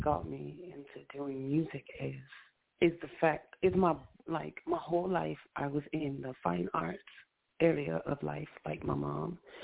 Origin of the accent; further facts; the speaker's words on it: Houston, Texas, United States; I'm from Houston, Texas.